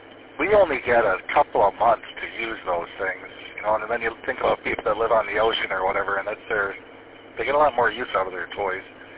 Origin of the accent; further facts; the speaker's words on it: Escanaba, Michigan, United States; At my hometown of Escanaba, I guess it's pretty bad with the meth.